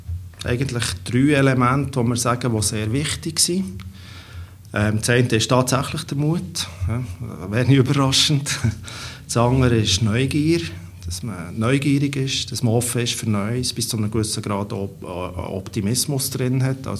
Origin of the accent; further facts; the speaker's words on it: Switzerland; wir als Schweizer Europäer